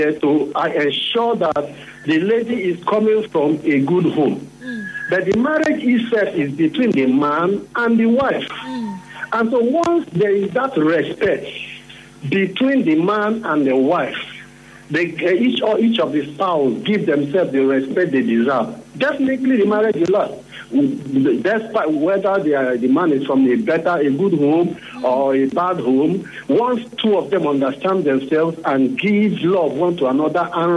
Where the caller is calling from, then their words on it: Rivers, Nigeria; I'm calling from Rivers State.